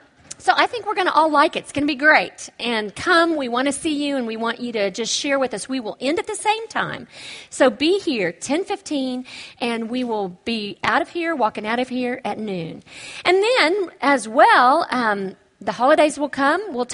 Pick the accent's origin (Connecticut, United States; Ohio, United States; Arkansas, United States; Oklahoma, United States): Oklahoma, United States; but I'm from Oklahoma. There's only two major universities there.